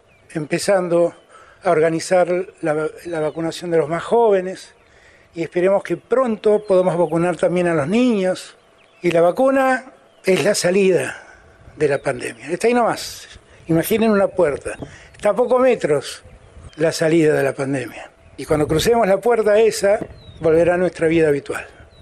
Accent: Argentina; todos somos argentinos y argentinas

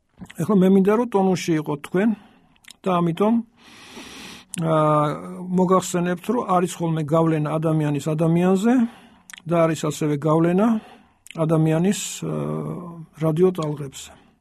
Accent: Tbilisi, Georgia; მე დავიბადე ქალაქ თბილისში წინა 1000 წლეულში, 1951 წლის 18 მარტს. ვარ 63 წლის

